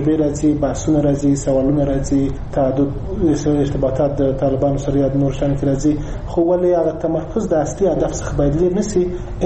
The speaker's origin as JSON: {"language": "Pashto", "country": "Afghanistan", "said": "موږ افغانان یو ستر هدف لرو، هغه هدف سوله ده او د وطن آبادي ده."}